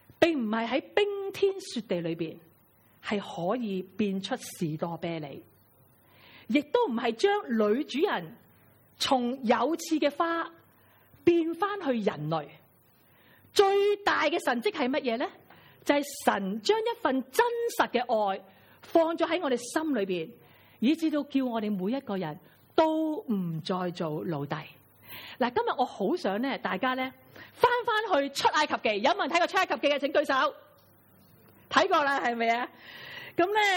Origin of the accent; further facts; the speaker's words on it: Hong Kong; 不过咁我哋香港人而家都系咁讲噶啦